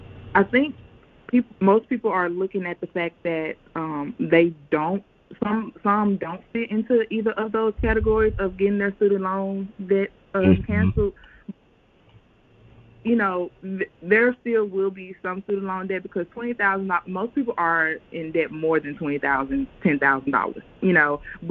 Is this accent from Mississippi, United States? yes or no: yes; Greenwood, Mississippi, United States; I'm originally from Greenwood, Mississippi. I attended Mississippi University for Women for my bachelor's, and then I attended Mississippi Valley State for my master's.